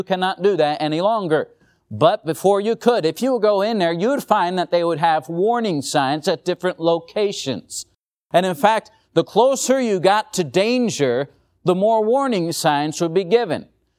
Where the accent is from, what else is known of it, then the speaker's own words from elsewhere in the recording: Limerick, Pennsylvania, United States; Now, growing up in the home I did, I grew up in Limerick, Pennsylvania.